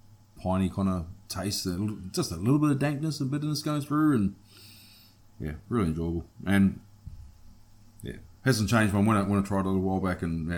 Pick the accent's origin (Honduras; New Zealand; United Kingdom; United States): New Zealand; I'm a New Zealander overseas.